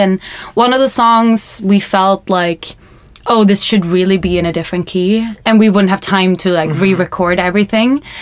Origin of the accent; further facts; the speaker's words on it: Stockholm, Stockholm County, Sweden; I'm originally from Stockholm, Sweden. And I grew up singing and doing voice acting and stuff. And then when I was 17, I went to the US as an exchange student.